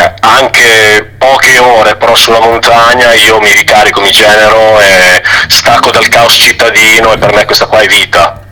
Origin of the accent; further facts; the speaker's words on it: Modena, Emilia-Romagna, Italy; noi siamo, io sono di Modena